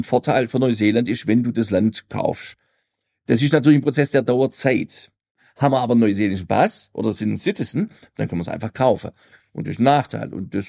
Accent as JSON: {"language": "German", "town": "Waiblingen", "region": "Baden-Württemberg", "country": "Germany", "tie": "born or raised there", "said": "also Richtung Eisenthal da hoch."}